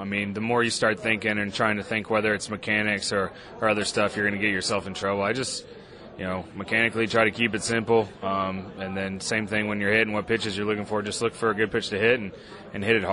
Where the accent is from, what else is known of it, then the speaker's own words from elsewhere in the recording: Houston, Texas, United States; Yeah, I mean, I grew up in Houston, Texas, so I lived there almost my entire life, and love playing baseball.